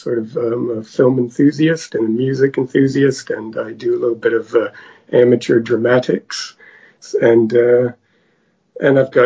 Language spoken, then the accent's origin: English; London, Ontario, Canada; moved away as an adult; now in United Kingdom; I live in the UK, but I'm an expat Canadian, actually. I was born in London, Ontario, and I grew up over there, and I came over to England about, I think this is 23 years now.